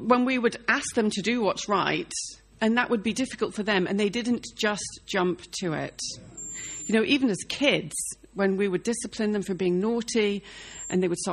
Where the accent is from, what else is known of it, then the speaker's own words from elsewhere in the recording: United Kingdom; Malcolm and I, we're British, you know. And we come from a background where you do your duty regardless of how you feel.